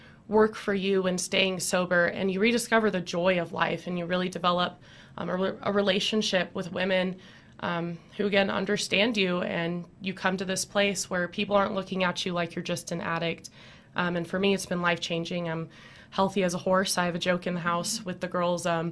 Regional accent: Dallas, Texas, United States; So I'm actually from Dallas, Texas. I'll start off with that. I'm 26 years old.

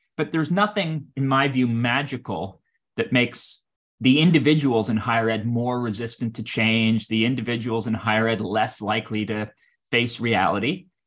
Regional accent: Canada; I grew up in Canada

